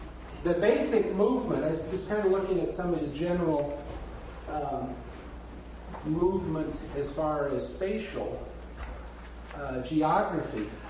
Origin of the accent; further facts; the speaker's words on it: Waverly, Iowa, United States; from Waverly, Iowa